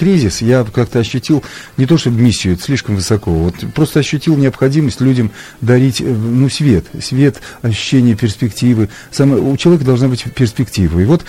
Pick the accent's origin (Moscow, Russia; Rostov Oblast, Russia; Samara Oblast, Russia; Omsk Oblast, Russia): Samara Oblast, Russia; Tolyatti; в том числе вот я из Тольятти